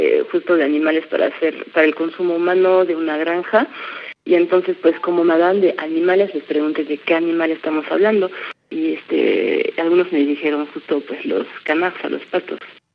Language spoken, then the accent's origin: Spanish; France; Como yo soy del noreste de Francia, no conozco.